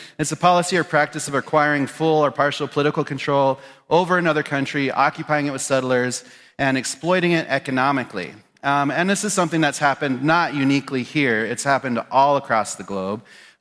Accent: Pine Ridge, South Dakota, United States; I was born and raised in Pine Ridge in South Dakota, and our focus are on indigenous foods.

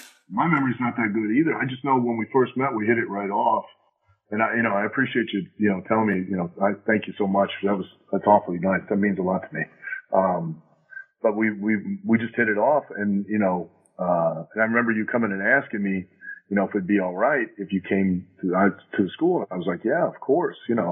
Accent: Lima, Ohio, United States; Yeah, I grew up in Lima

